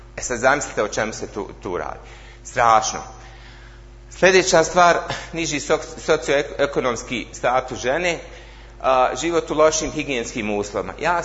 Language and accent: Bosnian; Bosnia & Herzegovina; kažete dolazim iz Bosne i Hercegovine